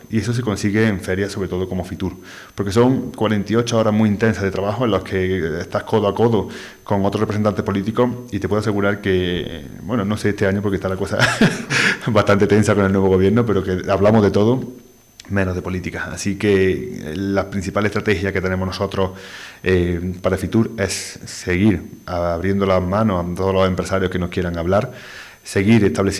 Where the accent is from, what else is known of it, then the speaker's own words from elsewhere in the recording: Priego de Córdoba, Andalusia, Spain; que soy del Partido Popular y que soy de Priego.